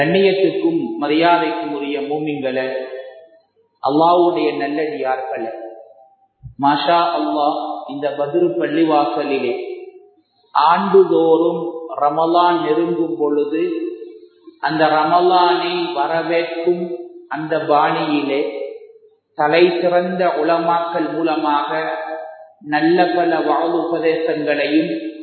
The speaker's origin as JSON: {"language": "Tamil", "town": "Puttalam", "region": "North Western Province", "country": "Sri Lanka", "tie": "born there", "also_born_or_lived": "Weligama", "said": "நான் பிறந்த ஊர் புத்தளமாக இருந்தாலும் என்னை அறிமுகப்படுத்திய ஊர் வெளிகமை என்று நான் பெருமையாக சொல்லுகின்ற"}